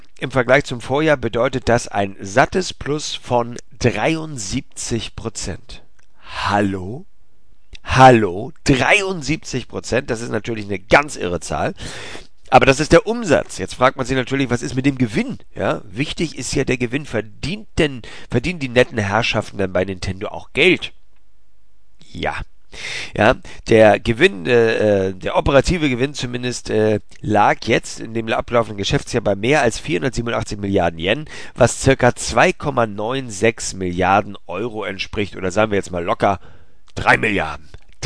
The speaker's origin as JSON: {"language": "German", "region": "Hamburg", "country": "Germany", "tie": "born or raised there", "said": "meine Heimatstadt Hamburg"}